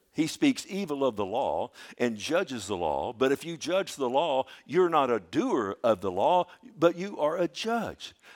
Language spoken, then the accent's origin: English; Texas, United States